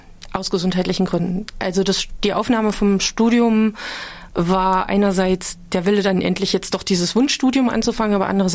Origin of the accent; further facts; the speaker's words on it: Friedrichroda, Thuringia, Germany; das Abitur 1999 in Friedrichroda.